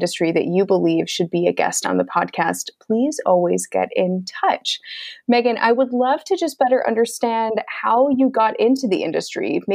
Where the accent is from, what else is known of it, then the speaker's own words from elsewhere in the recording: Michigan, United States; I'm from Michigan, so I'm used to the Arctic, so not a big deal.